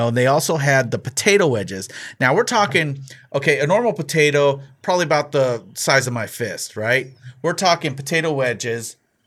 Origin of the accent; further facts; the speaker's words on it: San Diego, California, United States; Well, not all out here, because I found some Hardee's too every now and then, because I grew up in San Diego.